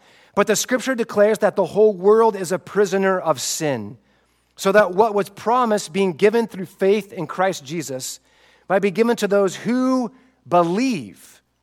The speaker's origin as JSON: {"language": "English", "town": "Spokane", "region": "Washington", "country": "United States", "tie": "born or raised there", "said": "That was the hot spot when I was a kid growing up in Spokane, Washington, right?"}